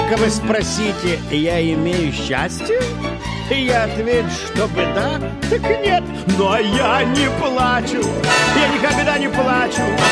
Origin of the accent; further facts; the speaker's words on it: Odesa, Odesa Oblast, Ukraine; Да потому что я родом из Одессы.